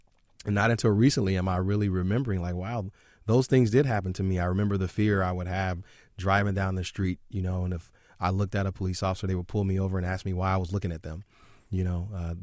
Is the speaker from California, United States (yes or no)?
yes; Los Angeles, California, United States; So I grew up in Los Angeles and was almost victimized by the LAPD pretty regularly.